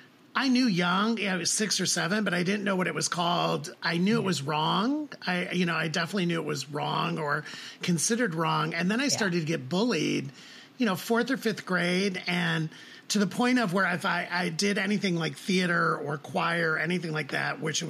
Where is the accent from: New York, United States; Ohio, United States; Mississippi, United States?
Ohio, United States; Toledo; And again, I was growing up in Toledo in the 70s and 80s. It was a very different time.